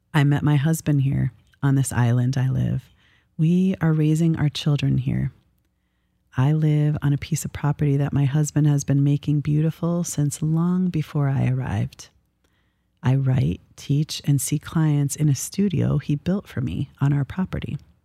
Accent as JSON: {"language": "English", "region": "Minnesota", "country": "United States", "tie": "born or raised there", "said": "I grew up in Minnesota, and although in my adult life I have a great appreciation for what a progressive and beautiful place Minnesota is, I hated, and I mean I always hated, the Minnesota winters."}